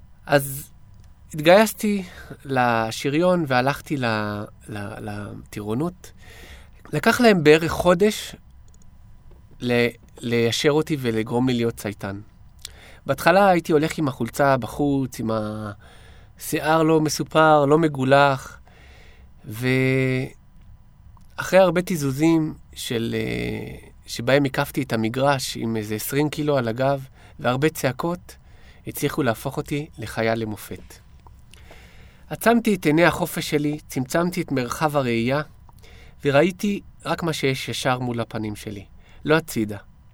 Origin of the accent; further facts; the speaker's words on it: Ofakim, Southern District, Israel; אני זוכר את עצמי כילד חופשי בגבעות של אופקים.